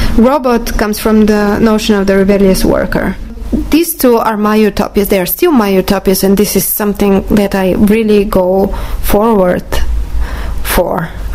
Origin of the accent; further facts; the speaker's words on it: Bulgaria; English is a second language; I'm from Bulgaria, and I work both in Bulgaria and the United States.